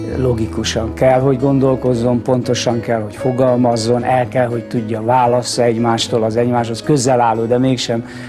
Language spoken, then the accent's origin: Hungarian; Budapest, Hungary; born there; Budapesten születtem, de szüleim vidékiek.